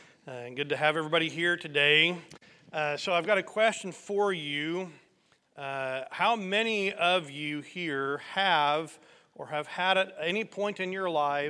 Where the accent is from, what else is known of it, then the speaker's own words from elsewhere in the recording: Broadwell, Illinois, United States; when I was growing up in Broadwell, Illinois, one of the families in our church, the Reeds, they had seven kids.